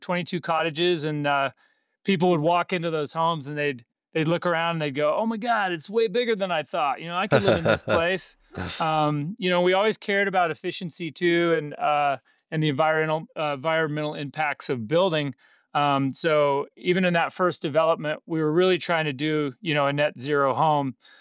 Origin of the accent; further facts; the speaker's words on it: Bend, Oregon, United States; I grew up in Bend, went to the University of Oregon.